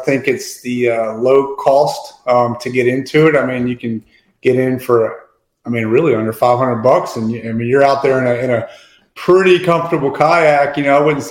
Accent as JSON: {"language": "English", "region": "Louisiana", "country": "United States", "tie": "born or raised there", "said": "And I fished growing up in Louisiana. You know, I fished forever."}